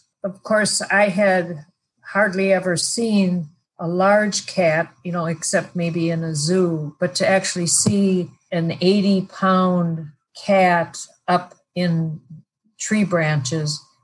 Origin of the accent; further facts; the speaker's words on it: Wisconsin, United States; I am from Wisconsin. I've got my wildlife degree up there. And the reason I came to Florida was I was offered a job after graduate school working on crocodiles in Everglades National Park.